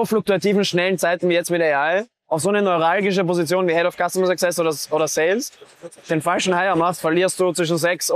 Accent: Vienna, Austria; dass wir Wiener sind.

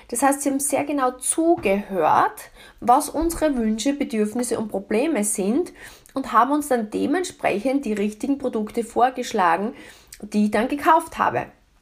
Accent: Austria; now in United States; weil wir sind damals von Österreich in die USA ausgewandert.

